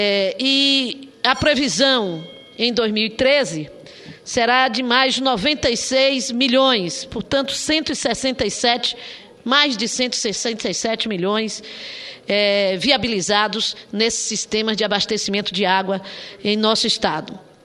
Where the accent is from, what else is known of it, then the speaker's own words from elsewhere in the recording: Northeast Region, Brazil; E é justamente porque somos do Nordeste, nós temos uma obrigação maior ainda de zelar pelos nossos mananciais